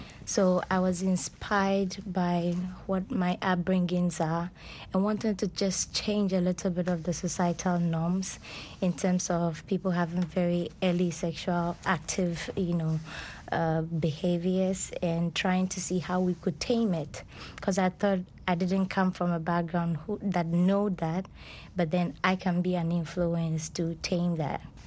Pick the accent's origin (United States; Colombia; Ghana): Ghana; Well, being a Ghanaian fashion designer, or an African fashion designer for that matter, I try to let people understand the different qualities of the fabric that we use in producing garments. You know, Ghana we have our textile, you know, companies.